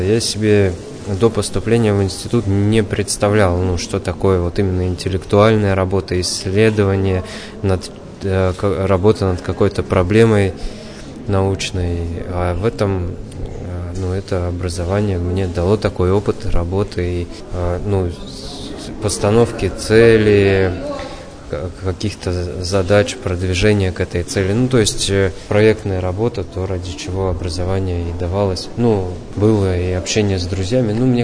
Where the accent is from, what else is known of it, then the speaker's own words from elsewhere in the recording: Moscow Oblast, Russia; now in Yekaterinburg, Russia; Я приехал из Московской области, поступил в Миссионерский институт в 2016 году